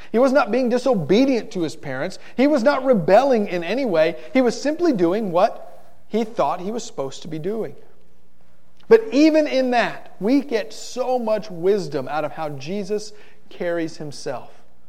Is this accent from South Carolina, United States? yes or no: no; Homestead, Florida, United States; And growing up in Homestead, Florida, the game was up in Miami